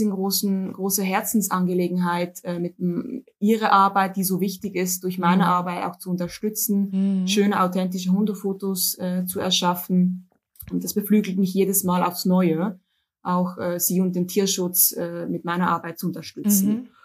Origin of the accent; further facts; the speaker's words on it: Switzerland; now in Hamburg, Germany; Jahre alt und lebe seit bald 4 Jahren in meiner absoluten Lieblingsstadt in Hamburg. Bin ursprünglich aber, komme ich aus der Schweiz, ich bin Schweizerin. Das hört man, glaube ich, auch an meinem Deutsch ein bisschen, aber nach 4 Jahren immer noch.